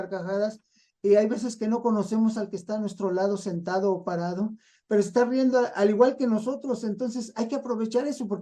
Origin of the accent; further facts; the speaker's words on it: Mexico City, Mexico; born there; aunque yo nací en el Distrito Federal, ya le cambiaron el nombre